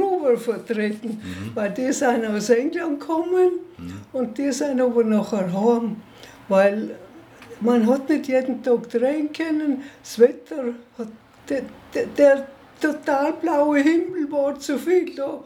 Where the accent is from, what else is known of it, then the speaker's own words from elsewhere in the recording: Trins, Tyrol, Austria; born there; now in Innsbruck, Austria; Ich bin eigentlich geboren in Trinz. Und mein Mann ist auch von Trinz. Wir sind dann 56 nach Innsbruck gezogen.